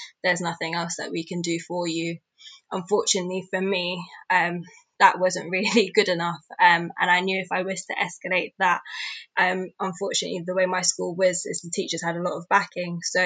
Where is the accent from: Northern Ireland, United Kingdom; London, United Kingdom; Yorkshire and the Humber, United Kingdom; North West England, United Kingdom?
London, United Kingdom; I grew up in West London in a very diverse borough.